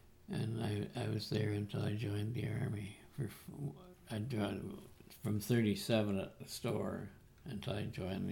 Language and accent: English; Parkhill, Ontario, Canada; I grew up in Park Hill, Ontario, on a farm just outside of Park Hill. And I went to a country school.